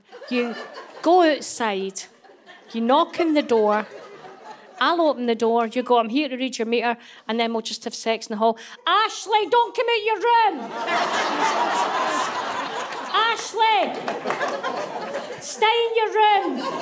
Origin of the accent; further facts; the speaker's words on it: Scotland, United Kingdom; I'm a Scottish woman.